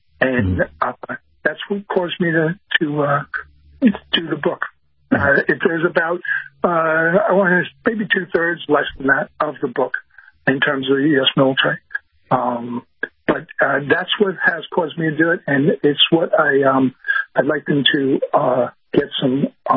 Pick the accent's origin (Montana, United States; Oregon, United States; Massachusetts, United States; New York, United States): New York, United States; Bronx; I'm a kid from the Bronx, but I have learned a tremendous amount.